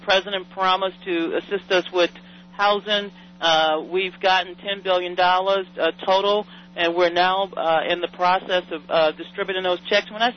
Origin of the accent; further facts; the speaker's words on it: Louisiana, United States; as somebody who loves my hometown and love my family. But, you know, I have not been able to go even to the graveyards. That's a ritual in Louisiana.